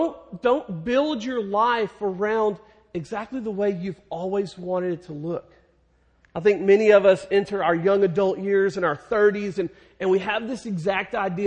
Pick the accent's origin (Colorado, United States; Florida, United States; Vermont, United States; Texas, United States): Texas, United States; Dallas; our yard at our front house where I grew up in Dallas, it was the biggest yard on the block.